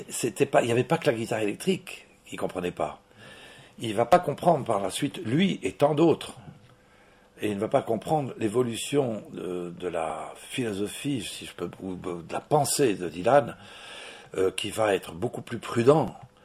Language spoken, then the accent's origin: French; Spain; moved away; quand je suis arrivé d'Espagne, je chantais des chansons du folklore que je n'avais pas composées